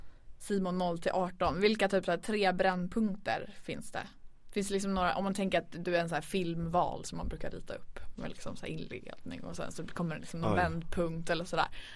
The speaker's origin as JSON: {"language": "Swedish", "town": "Örnsköldsvik", "region": "Västernorrland County", "country": "Sweden", "tie": "born or raised there", "said": "För jag är uppvuxen i Övik också."}